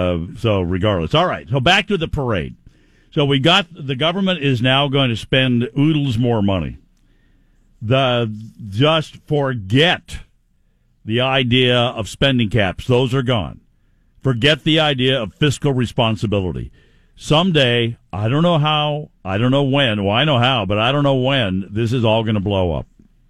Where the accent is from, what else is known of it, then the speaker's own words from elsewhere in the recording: Seattle, Washington, United States; Hey, I grew up in Seattle.